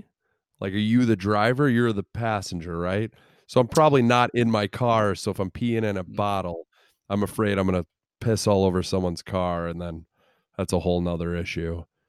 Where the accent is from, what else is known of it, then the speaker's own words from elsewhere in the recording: Illinois, United States; Growing up in Central Illinois, there were a lot of bus trips to Cubs games.